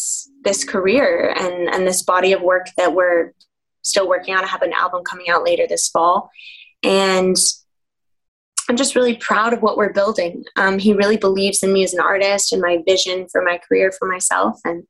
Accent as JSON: {"language": "English", "region": "Northeast", "country": "United States", "tie": "born or raised there", "said": "I grew up in the Northeast. I did not grow up to listening to country music at all."}